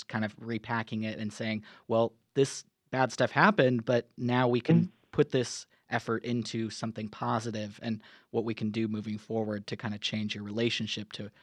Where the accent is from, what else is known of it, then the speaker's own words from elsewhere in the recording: Oregon, United States; I mean, I grew up in Oregon